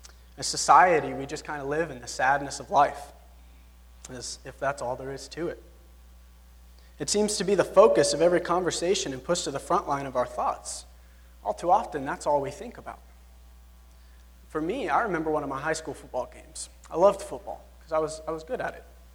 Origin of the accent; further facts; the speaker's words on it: Lubbock, Texas, United States; I am from Lubbock, Texas. Probably none of you have ever heard of that, but if you look at a map, it's kind of at the top towards Oklahoma.